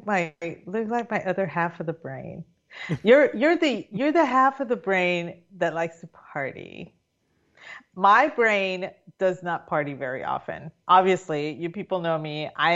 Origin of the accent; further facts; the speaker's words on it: Puerto Rico; In my hometown, there is this area called La Piedra Escrita, which means the written stone.